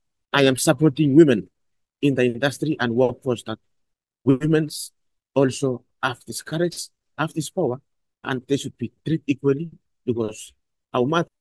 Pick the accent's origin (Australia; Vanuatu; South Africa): Vanuatu; I'm originally from Vanuatu in a small island called MI. I have 8 brothers and 2 sisters.